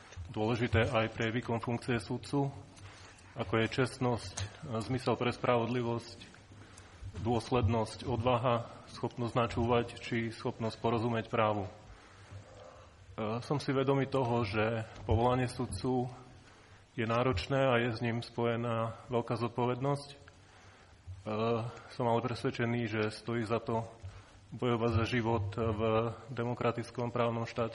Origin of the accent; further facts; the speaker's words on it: Košice, Košice Region, Slovakia; Pochádzam z Košíc a som absolventom právnickej fakulty Univerzity Pavla Jozefa Šafárika v Košiciach.